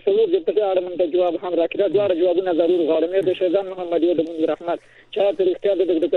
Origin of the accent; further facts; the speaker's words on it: Kabul, Afghanistan; ګرچې زه خپله د کابل یم